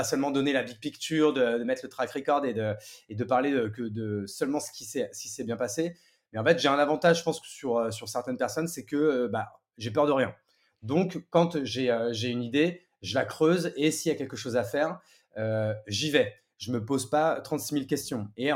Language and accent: French; Grand Est, France; also born or lived in Paris; now in Bordeaux, France; J'ai 35 ans, j'habite à Bordeaux, je suis parisien de naissance même si j'ai vécu grande partie de mon adolescence même jusqu'au bac à la campagne dans la Marne en Champagne-Ardenne